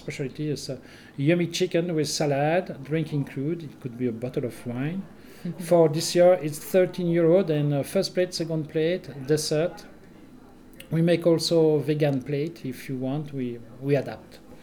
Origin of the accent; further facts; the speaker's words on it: Belgium; English is a second language; In Belgium. Belgium. I'm from Belgium. Yeah, I speak French. Je parle français.